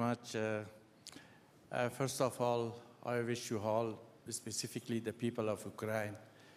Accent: Afghanistan; We as Afghan, I'm from Afghanistan, we know what the Russian invasion is.

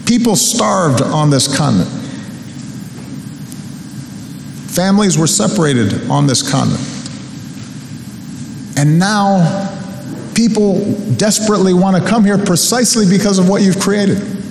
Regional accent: United States; And as an American, we're famously disdainful of government.

